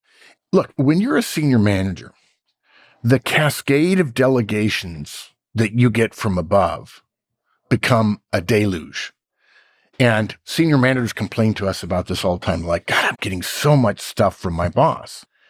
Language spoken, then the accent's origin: English; Arcadia, California, United States; the house that he lived in was filmed about a mile from the house that I grew up in Arcadia, nice. California, at the Arboretum.